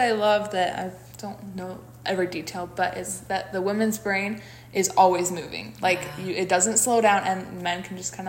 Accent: Pennsylvania, United States; I grew up in Pennsylvania

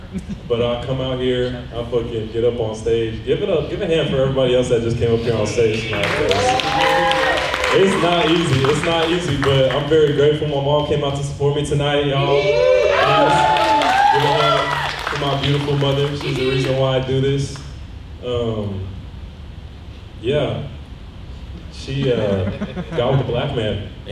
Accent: Alabama, United States; also born or lived in Indiana; So let's see, I was born up in Indiana, right? And yeah, I don't know why you're worried. And so my mom moved us down to Alabama because of racism.

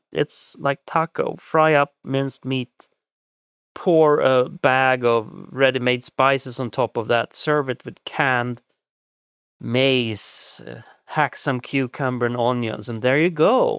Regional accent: Sweden; English is a second language; But in my home country, people don't like to cook and they cook very badly.

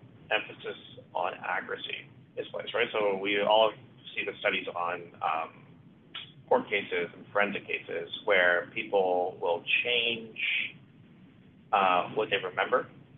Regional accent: Canada; because it brought us together and made us feel proud about being Canadian.

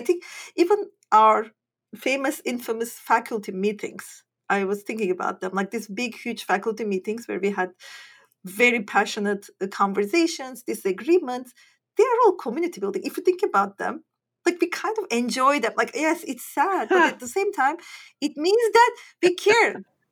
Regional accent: Turkey; English is a second language; Like, I come from Turkey.

